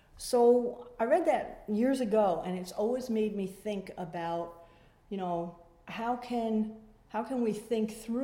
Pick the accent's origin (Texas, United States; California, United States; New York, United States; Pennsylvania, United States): New York, United States; Yonkers; So, like I said, I grew up in Yonkers in an alcoholic family.